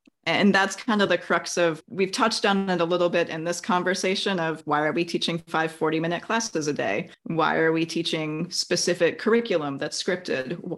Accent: Wisconsin, United States; now in California, United States; I grew up in Wisconsin. You can't plant anything there in the winter

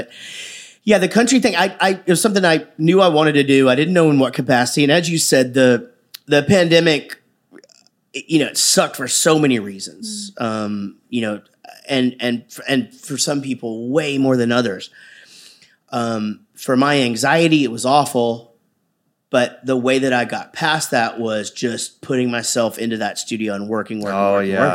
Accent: Wichita Falls, Texas, United States; No, country is just something that's been in my soul forever because it's what I grew up listening to in Wichita Falls.

